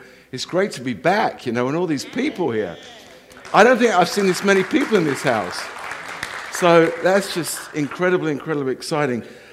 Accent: Texas, United States; You probably can gather from my accent that I'm from Texas.

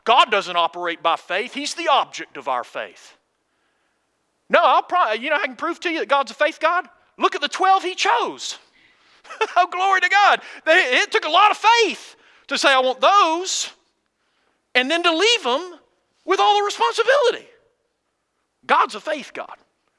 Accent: Athens, Georgia, United States; I'm from Athens, Georgia, Clark County.

